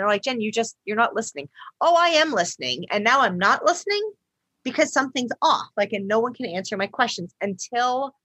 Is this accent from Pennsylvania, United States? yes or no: yes; Pennsylvania, United States; He grew up on the other end of the state. He grew up in Western Pennsylvania. I grew up in Eastern Pennsylvania.